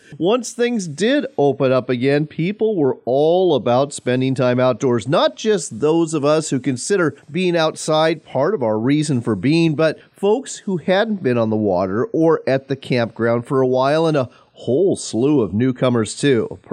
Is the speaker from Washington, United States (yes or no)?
yes; Washington, United States; Heck, my home state of Washington went a big step further